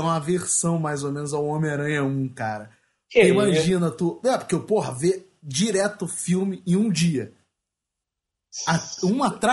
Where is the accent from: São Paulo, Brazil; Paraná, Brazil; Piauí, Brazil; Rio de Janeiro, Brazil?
Rio de Janeiro, Brazil; mas como um bom carioca, escapei como sabão na mão de alguém.